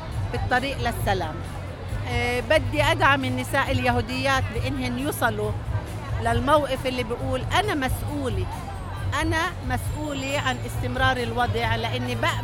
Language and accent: English; Shefa-'Amr, Northern District, Israel; It's a city, a Palestinian city in Israel. We are neighbors to Haifa, to Nazareth, to Akko.